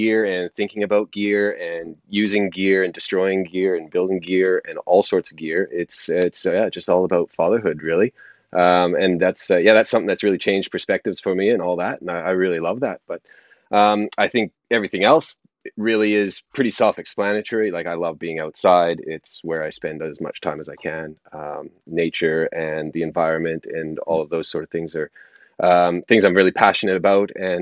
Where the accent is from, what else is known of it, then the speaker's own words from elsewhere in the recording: Canada; moved away as an adult; now in Australia; my accent probably betrays me. I grew up in Canada, and then I have lived in Australia for my entire adult life, pretty much, but enough time to get my accent sorted out.